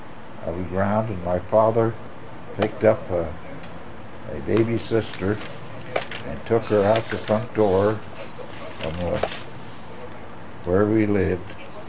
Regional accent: Portland, Oregon, United States; also born or lived in Lancaster County, Pennsylvania; My early schooling was started in Portland, Oregon. That's where I started school.

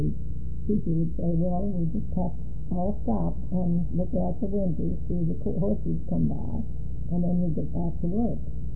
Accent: Magnolia, United States; I really have been interested in keeping Magnolia because it's my hometown

